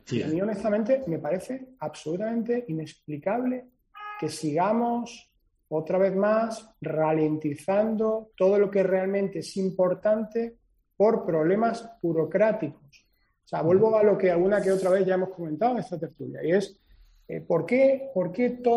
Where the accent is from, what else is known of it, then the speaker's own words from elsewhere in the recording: Málaga, Andalusia, Spain; como malagueños